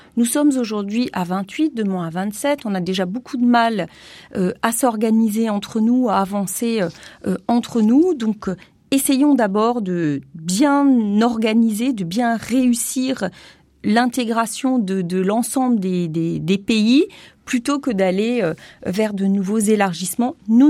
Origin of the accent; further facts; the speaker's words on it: Hollungen, Grand Est, France; en réalité c'est un petit village qui s'appelle Hollungen, c'est là où j'ai grandi, et c'est chez moi, et on parle alsacien à Hollungen. Donc voilà, ça c'est anecdotique, sinon je parle anglais, je parle allemand.